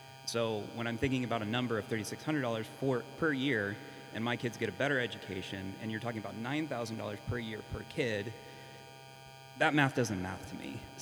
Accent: Texas, United States; I'm actually originally from Texas. I'm not from here in Idaho

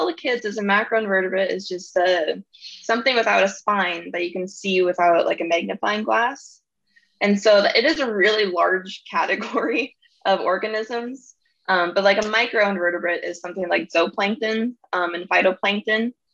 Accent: Washington, United States; I'm from Washington originally and studied biology at the University of Washington, Seattle.

